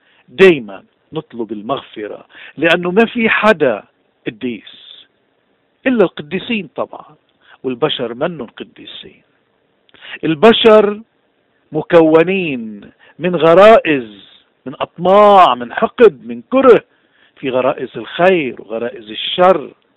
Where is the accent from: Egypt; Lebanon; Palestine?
Lebanon; نفس الشيء بالنسبة لوضعنا كلبنانيين